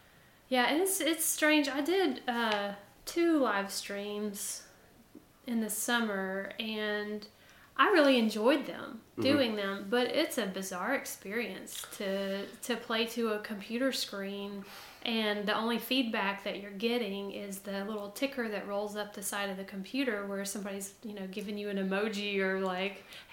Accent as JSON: {"language": "English", "town": "Tuscaloosa", "region": "Alabama", "country": "United States", "said": "Yeah, because I was from Tuscaloosa and... raised in a music family"}